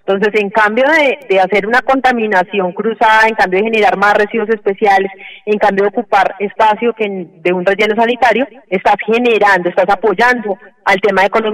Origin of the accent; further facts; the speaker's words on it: Colombia; en manos de cada uno de nosotros como colombianos